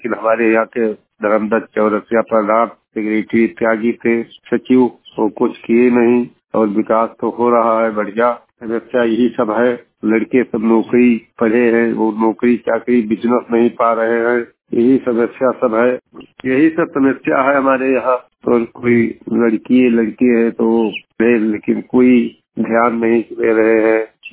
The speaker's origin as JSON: {"language": "Hindi", "town": "Belbhariya Godhna", "region": "Uttar Pradesh", "country": "India", "said": "जिला बहराइच के रहने वाले हैं, ग्राम बेलभरिया गोधना के रहने वाले हैं।"}